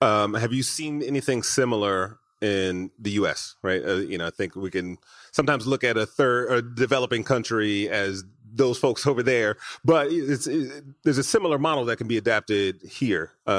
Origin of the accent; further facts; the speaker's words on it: Detroit, Michigan, United States; I grew up in Michigan, right? In Detroit.